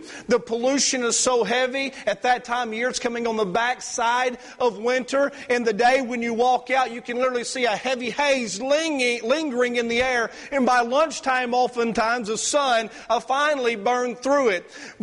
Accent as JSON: {"language": "English", "town": "Sugar Valley", "region": "Georgia", "country": "United States", "said": "I'm from Sugar Valley, Georgia. Amen. We rednecks."}